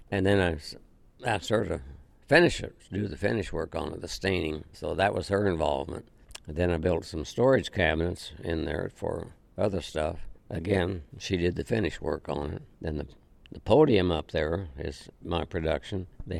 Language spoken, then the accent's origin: English; Kansas, United States; moved back to Kansas. Took a job as a principal and English teacher in a small town just 18 miles from my hometown.